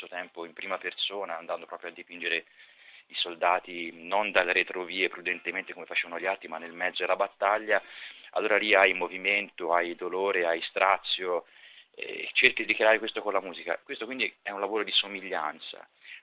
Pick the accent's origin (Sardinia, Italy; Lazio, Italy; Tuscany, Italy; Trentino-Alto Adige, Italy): Tuscany, Italy; Livorno; è partito dalla stessa città da cui sto partendo io